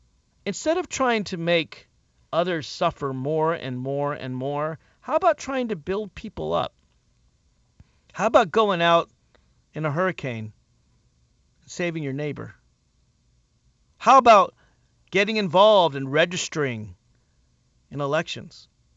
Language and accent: English; Nashville, Tennessee, United States; And I'm from Nashville, Tennessee, folks. I'm not just gay and Jewish. I'm also a Southerner.